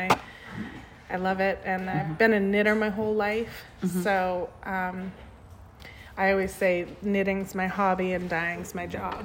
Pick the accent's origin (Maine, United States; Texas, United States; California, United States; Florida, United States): Maine, United States; Rockport; now in Owls Head, United States; I grew up in Midcoast, Maine. I grew up in Rockport, Maine, and now I live in Owlshead, Maine.